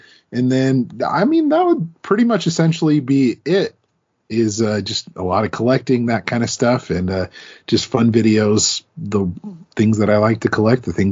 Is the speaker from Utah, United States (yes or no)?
yes; Utah, United States; so I'm from Utah. There's a lot of mountains here in Utah.